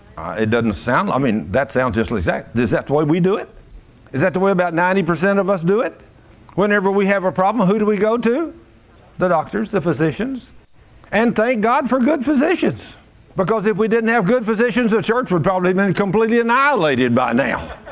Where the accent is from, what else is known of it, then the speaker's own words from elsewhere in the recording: Dallas, Texas, United States; I said, no, son, I'm just from Dallas. And I said, I got plenty of fuel to go home.